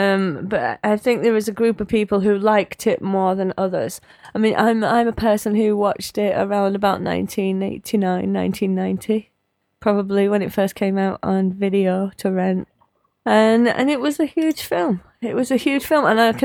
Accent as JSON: {"language": "English", "country": "United Kingdom", "said": "I suspect as British people who've gone through a school system where none of this is a risk at all."}